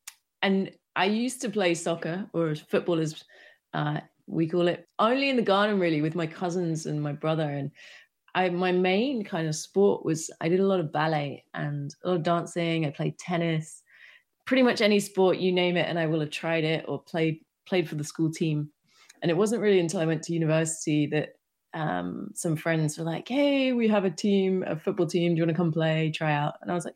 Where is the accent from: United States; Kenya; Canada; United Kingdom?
United Kingdom; now in Amsterdam, Netherlands; No, but this is where I live now. I grew up in the UK